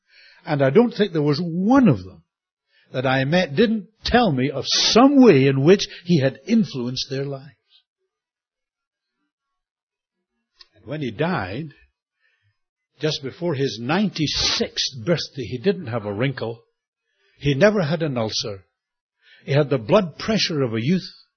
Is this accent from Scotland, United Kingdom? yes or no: yes; Scotland, United Kingdom; Boy, wouldn't that have saved us a lot of money, being a Scot?